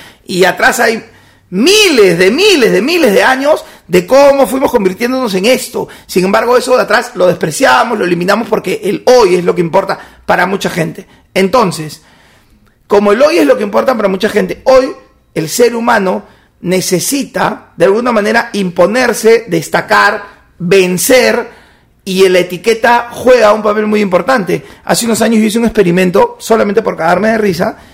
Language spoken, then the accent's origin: Spanish; Peru; como sociedad, como peruano, nos encantan las etiquetas.